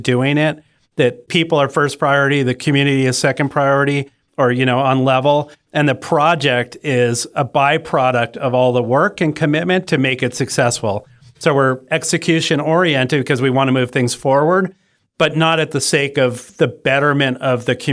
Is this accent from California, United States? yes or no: yes; Bolinas, California, United States; what we just discussed about growing up in Bolinas in this kind of academic community, academic hippie community